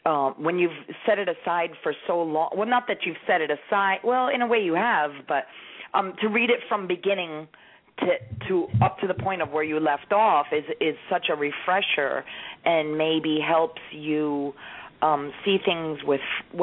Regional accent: New Jersey, United States; also born or lived in all over the country; So, I'm from New Jersey, but I've lived all over, so that's why I have a little of this and a little of that.

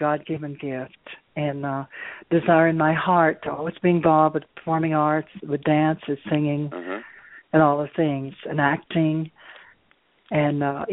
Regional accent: Conway, Arkansas, United States; moved away as an adult; Well, I was born in Conway, Arkansas, as I have said before, and I lived there until I was around 19.

